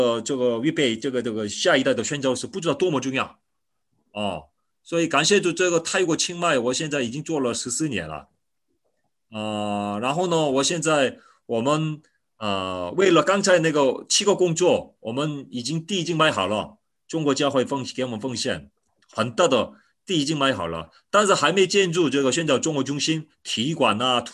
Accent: South Korea; Chinese is a second language; 我是韩国的牧师

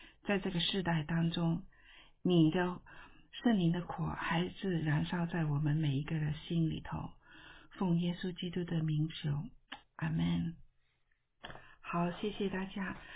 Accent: Hong Kong; now in United States; 我是从香港来到美国这里

